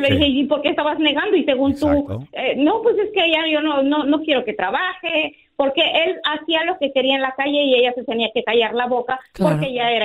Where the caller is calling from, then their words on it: New York, United States; De aquí, de Nueva York.